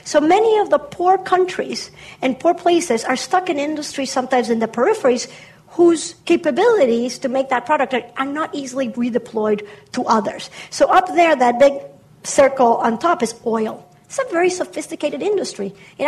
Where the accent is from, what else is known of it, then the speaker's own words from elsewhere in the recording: Bolivia; I'm originally from Bolivia, right?